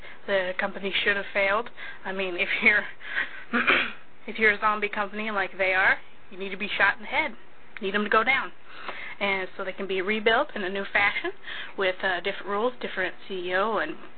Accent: Houston, Texas, United States; born there; also born or lived in Europe; Let me see, I was born in Houston, Texas. I lived over in Europe for a few years when I was younger. I moved back.

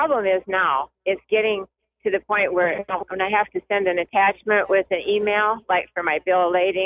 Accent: Oregon, United States; Hey, I'm a trekker, and I'm from Oregon, but I'm trekking in Wyoming right now.

